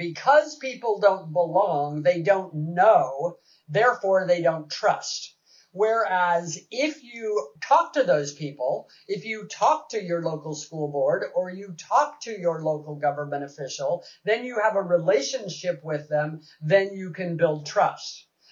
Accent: Seattle, Washington, United States; I was raised in Seattle by her brother, who was passing as white.

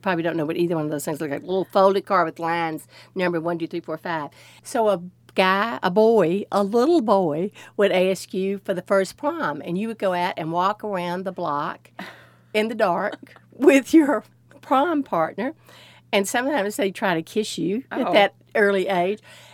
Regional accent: Athens, United States; I grew up on Deering Street. My grandmother lived a block up the street. I had cousins on the street.

